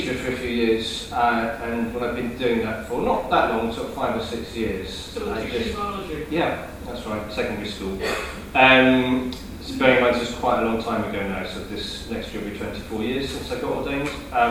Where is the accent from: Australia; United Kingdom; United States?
United Kingdom; England; also born or lived in Northern Ireland; So I was born in Northern Ireland, and my parents, I'm not Irish, well I am actually, because by virtue of having been born there, but I'm not actually my parents, my dad had a job out there for a few years, actually grew up in England